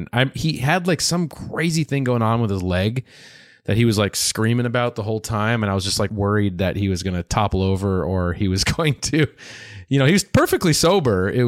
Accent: Minneapolis, Minnesota, United States; And I would go to Nitros all the time growing up in Minneapolis.

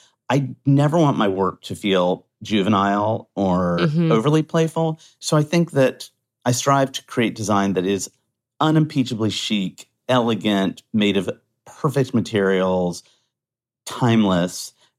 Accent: United States; And as an American, I'm very anti-snob. I came from a crappy farm town.

